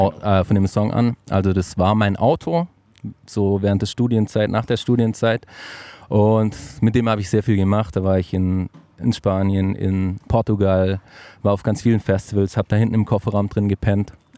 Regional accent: Baden-Württemberg, Germany; ich komme ja aus der Gegend, in Friedrichshafen ist ja immer die Tuning World jedes Jahr

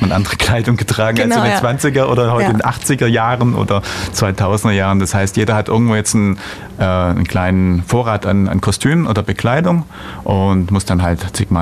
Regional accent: Ulm, Baden-Württemberg, Germany; gut, ich bin aus Ulm

